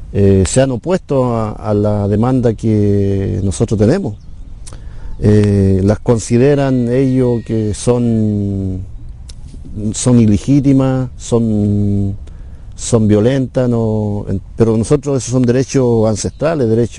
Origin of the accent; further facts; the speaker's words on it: Temucuicui, Araucanía, Chile; soy huarquén de la comunidad de Temuguicuy. Eso significa como un portavoz o mensajero de mi pueblo. Bueno, mi comunidad está ubicada en la provincia de Malleco, en la comuna de Arcilla.